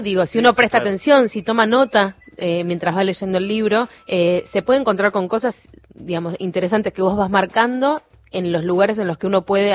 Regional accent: Pergamino, Buenos Aires Province, Argentina; yo tengo familia y soy de Pergamino

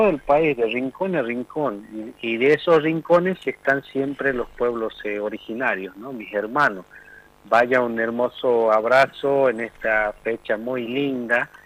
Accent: Argentina

